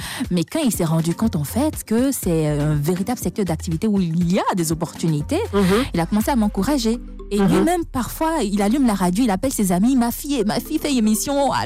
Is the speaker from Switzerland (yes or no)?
no; Benin; chez moi, au Bénin.